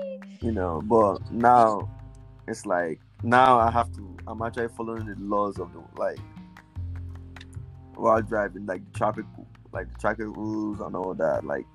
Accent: Nigeria; now in United States; I'm Nigerian

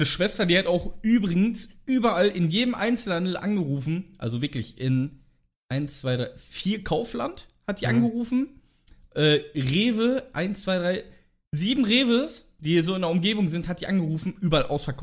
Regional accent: North Rhine-Westphalia, Germany; Also ich finde, ich bin ja nicht auf dem Dorf groß geworden, aber auch nicht in der richtigen Großstadt. Also wir haben hier knapp 90.000 Einwohner. Aber es ist halt Ruhrgebiet, ne? Wir haben halt alles hier, Dortmund und so ist direkt nebenan.

